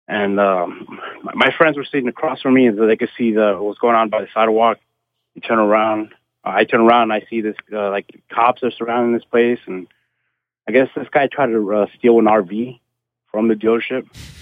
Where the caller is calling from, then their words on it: Las Vegas, Nevada, United States; Brian, it's your favorite caller for After Dark … from Las Vegas.